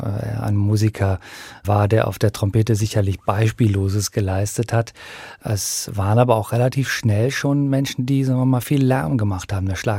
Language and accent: German; Viersen, North Rhine-Westphalia, Germany; born there; also born or lived in Rome / Siegburg; Also der Niederrheiner, denn da bin ich geboren